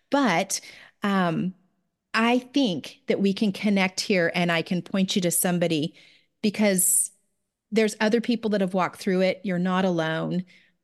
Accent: Canada; born there; My sister was born in Washington. I was born in Canada, and my brother was born in Phoenix.

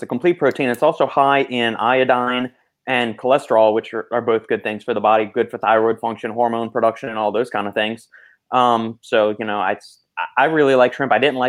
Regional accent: Scotland, United Kingdom; That's the beauty of being Scottish. I can spell or pronounce things differently, including creatine and nothing happens.

